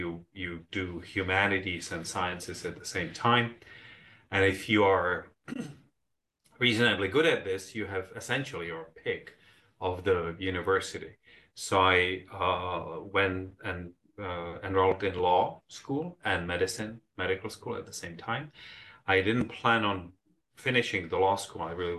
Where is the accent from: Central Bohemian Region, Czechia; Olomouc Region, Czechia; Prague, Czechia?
Prague, Czechia; born there; English is a second language; also born or lived in several countries; I was born in Prague in Czech Republic. This is where I went to medical school when I was 17.